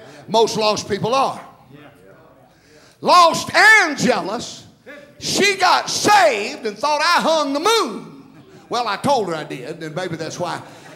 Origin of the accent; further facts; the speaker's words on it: Bryson City, North Carolina, United States; I'm from Bryson City.